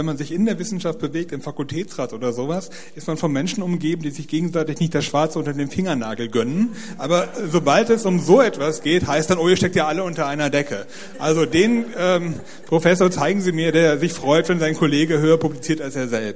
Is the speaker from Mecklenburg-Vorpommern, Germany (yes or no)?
yes; Mecklenburg-Vorpommern, Germany; Also im Zweifel glaube ich, dass es hier bei uns in Mecklenburg-Vorpommern diese bestimmte Nähe, die einfach naturbegeben da ist